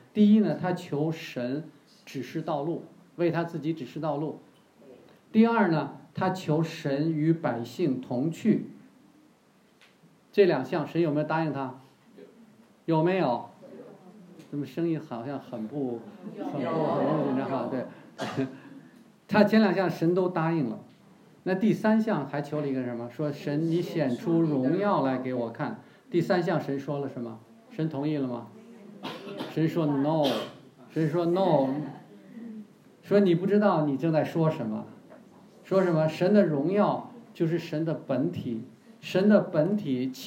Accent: China; 他说 Billy Graham 是中国女婿，所以跟我们中国人有关系。

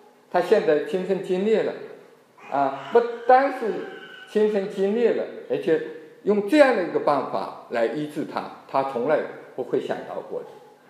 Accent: China; 我们中国人，我们或者是中国现在基督徒也很多了啊

